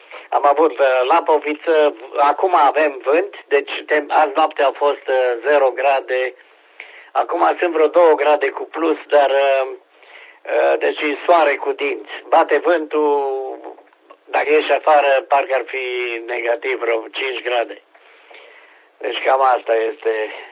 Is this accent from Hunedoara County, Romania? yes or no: yes; Deva, Hunedoara County, Romania; also born or lived in Petroșani; Deci am cunoscut Petroșani, am stat ani de zile acolo și deloc sunt din Deva.